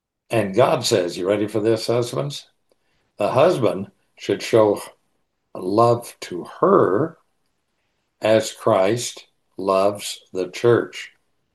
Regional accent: United States; In this country, if you're American, you can't tell me what to do. I'm an American.

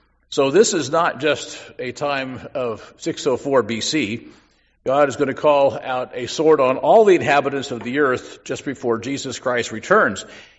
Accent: Midwest, United States; In the area I grew up in the Midwest, I've seen quite a number of tornadoes.

